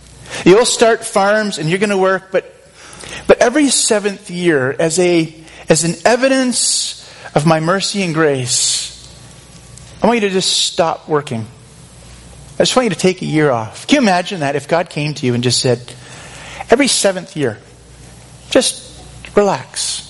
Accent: Campbell River, British Columbia, Canada; even though I grew up in Campbell River, a block from the beach. Too cold to swim there, really.

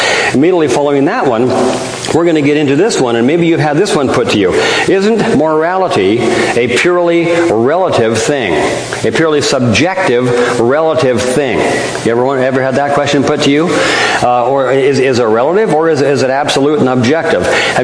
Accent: Alberta, Canada; I was raised in Alberta. They call it sunny Alberta, which I didn't know why they call it there until I moved to Abbotsford, B.C.

